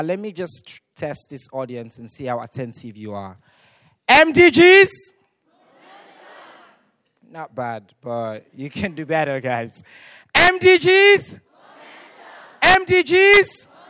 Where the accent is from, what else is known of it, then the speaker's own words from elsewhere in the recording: Sierra Leone; I come from Sierra Leone, where about 80% of young girls are caught.